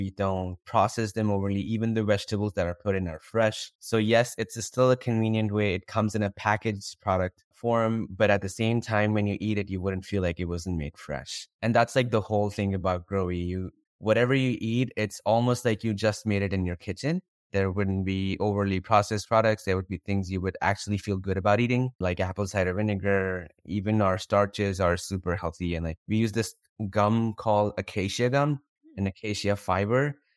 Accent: India; now in United States; I'm originally actually from India and I've grown up eating vegetarian foods for the majority of my life. Moving to the US

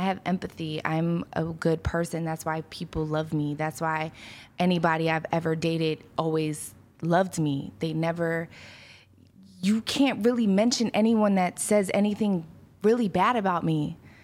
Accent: Philadelphia, Pennsylvania, United States; I grew up very poor in Philly.

